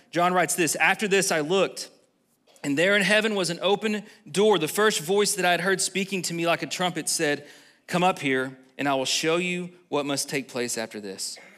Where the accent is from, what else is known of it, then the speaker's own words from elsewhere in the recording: Texas, United States; If you're an English person, and I'm not, I'm from Texas